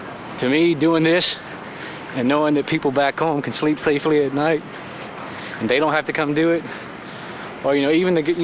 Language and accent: English; Mississippi, United States; now in Iraq; I'm from Mississippi. I'm serving in Iraq with the 1st Battalion, 64th Armor Regiment, and Delta Company.